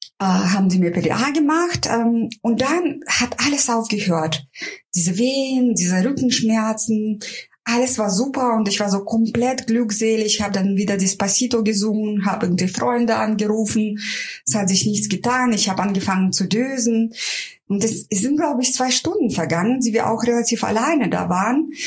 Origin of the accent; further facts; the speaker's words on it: Russia; ich bin ja Russin, ich will ja keinen Aufstand machen.